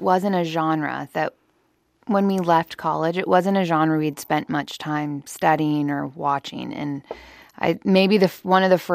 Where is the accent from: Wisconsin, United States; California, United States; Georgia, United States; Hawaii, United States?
California, United States; Santa Cruz; because we grew up in outside of Santa Cruz, and that was essentially what our backyard world was.